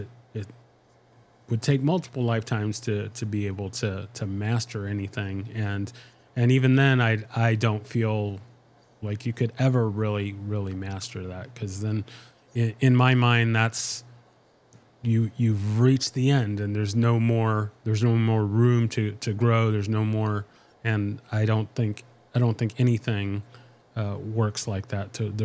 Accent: California, United States; No, I'm originally from California

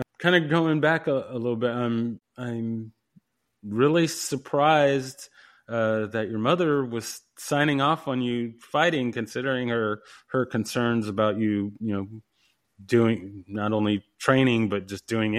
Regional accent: San Diego, California, United States; So I'm from San Diego

